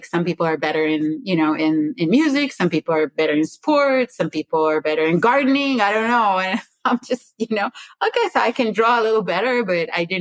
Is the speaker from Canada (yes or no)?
no; Israel; now in Houston, United States; I live in Houston, Texas. I'm originally from Israel, emigrated to the US 18 years ago this year.